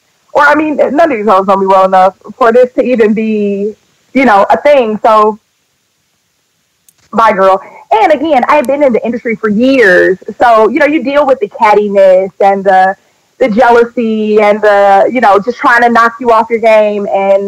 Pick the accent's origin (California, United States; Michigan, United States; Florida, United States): Michigan, United States; Detroit; I'm from Detroit in real life